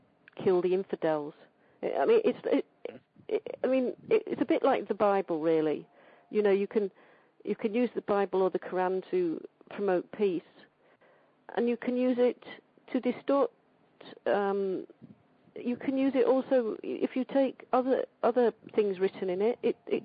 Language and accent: English; England, United Kingdom; I went to what we call a church school in England, and that is run by the...